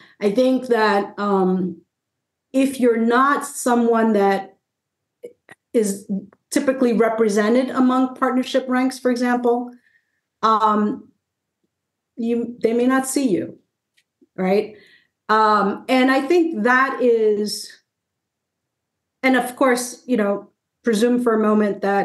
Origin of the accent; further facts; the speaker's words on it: Brooklyn, New York, United States; also born or lived in Puerto Rico; I mentioned that I was born in Puerto Rico and raised in Brooklyn, single mom, all that.